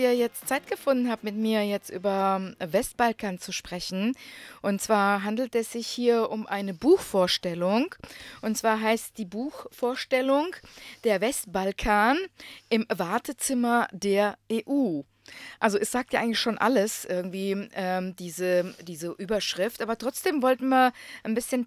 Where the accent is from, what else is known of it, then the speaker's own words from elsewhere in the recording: Slavonia, Croatia; Wenn ich sage, ich komme aus Slawonien